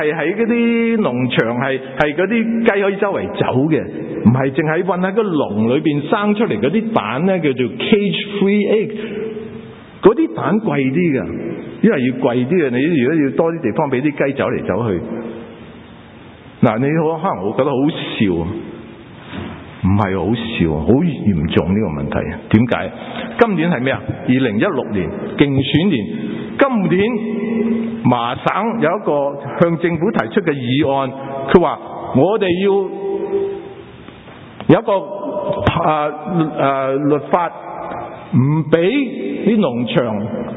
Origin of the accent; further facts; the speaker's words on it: United States; 唔单止我哋美国人注重我哋自己嘅自由